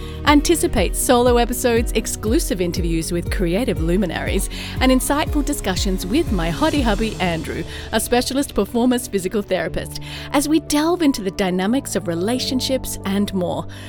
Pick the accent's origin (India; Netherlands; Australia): Australia; also born or lived in London / California; now in Atlanta, United States; Now I'm an Aussie in Atlanta, Georgia, USA.